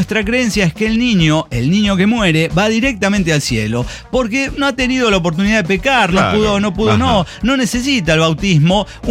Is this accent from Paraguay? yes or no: yes; Paraguay; born or raised there; also born or lived in Argentina